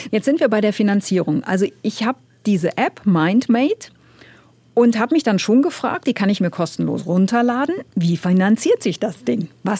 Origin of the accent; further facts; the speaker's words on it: Germany; Ich bin halt Deutsche in Deutschland